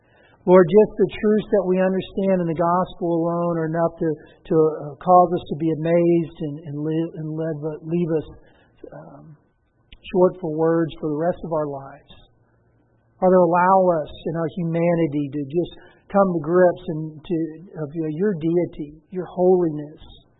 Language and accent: English; Texas, United States; I'm from Texas, that's a good saying.